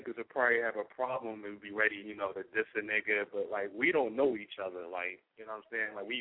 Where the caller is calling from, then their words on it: Pennsylvania, United States; I'm calling from Uptown.